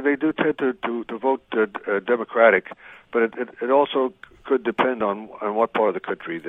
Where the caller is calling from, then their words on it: New Hampshire, United States; I'm calling from New Hampshire, and there was a debate here last night.